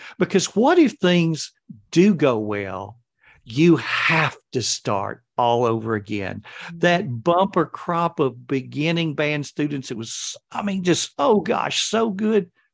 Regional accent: Alabama, United States; I'm in the United States. I'm from Alabama, so it's the Deep South

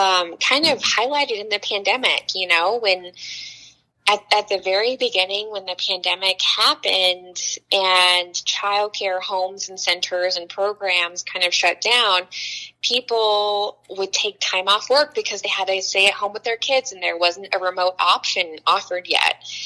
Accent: Pueblo, Colorado, United States; I think a lot of people here who are who are born and bred in Pueblo and who live here a long time, we are the ones who kind of perpetuate that negative stereotype about our town.

